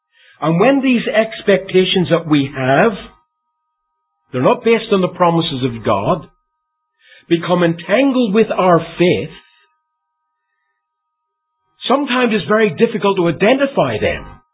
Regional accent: Christchurch, Canterbury, New Zealand; moved away; also born or lived in Australia; When I was young, I was brought up in Christchurch, actually, or I came into Assembly Fellowship, actually, in Christchurch, New Zealand. Then we moved to Australia.

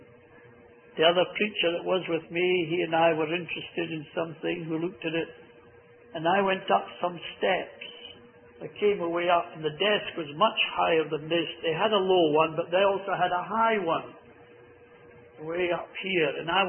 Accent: Scotland, United Kingdom; I was just a plain uneducated Scotsman, I didn't know their English customs.

